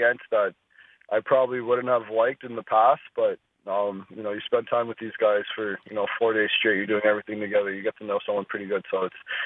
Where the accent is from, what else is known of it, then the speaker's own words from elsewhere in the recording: Canada; growing up in Canada, you got, you know, I think it was a little bit different.